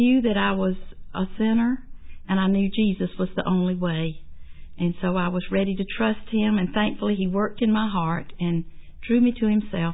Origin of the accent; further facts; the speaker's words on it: Taylors, South Carolina, United States; So I was raised in the Baptist church, and actually came to know Christ as my Savior in a little small church, Southern Bleachery Baptist Church in Taylor's. And then later, we went to Taylor's First Baptist, where I stayed until I was married.